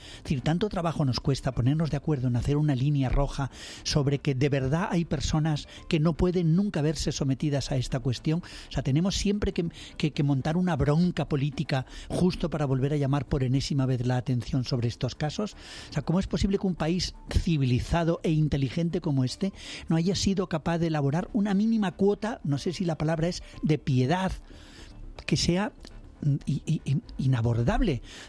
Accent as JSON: {"language": "Spanish", "country": "Spain", "said": "como un español que anda por la calle tranquilamente"}